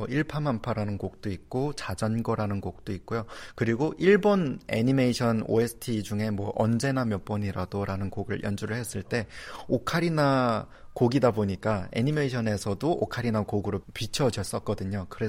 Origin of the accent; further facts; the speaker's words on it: North Korea; now in South Korea; 제가 이제 탈북민이고 새터민이다